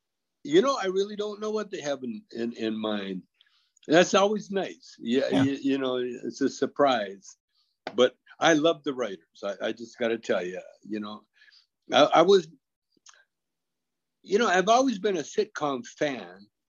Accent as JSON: {"language": "English", "country": "Canada", "tie": "born or raised there", "said": "You know, we grew up in Canada."}